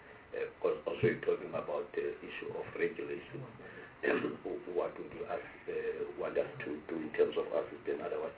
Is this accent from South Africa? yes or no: yes; Eastern Cape, South Africa; given that I'm also coming from the Eastern Cape